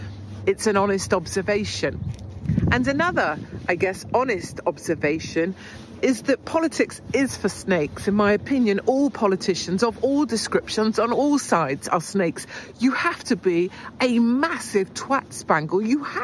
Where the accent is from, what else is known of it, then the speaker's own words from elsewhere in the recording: United Kingdom; I am a foreigner, I'm an outsider, I'm a British person.